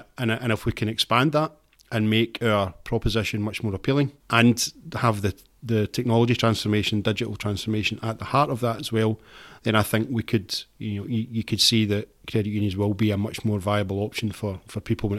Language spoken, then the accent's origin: English; Scotland, United Kingdom; I should know this as a Scotsman.